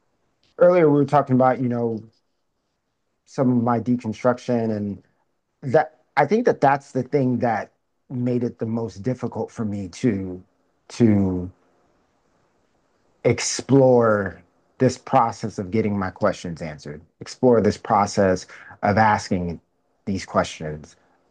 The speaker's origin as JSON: {"language": "English", "region": "Alaska", "country": "United States", "tie": "born or raised there", "said": "And so, like, even the growing up in Alaska and, walking around where a lot of times people didn't look like me"}